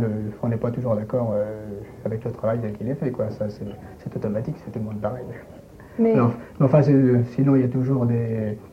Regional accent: Ormes, Centre-Val de Loire, France; born there; now in Orléans, France; Je suis né à Orme, à 7 km d'ici environ.

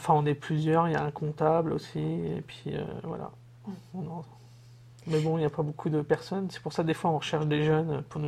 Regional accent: Neuville-aux-Bois, Centre-Val de Loire, France; moi, quand j'étais enfant, en fait, à Neuville-au-Bois, parce que je suis un peu. Enfin, c'était plus mon enfance à Neuville, parce que c'est là où

